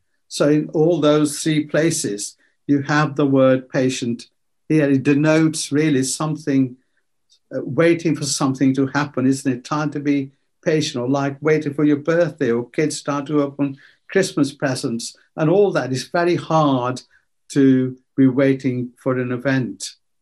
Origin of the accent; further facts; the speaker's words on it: India; moved away as an adult; And when I came from India and started working and had a bit of money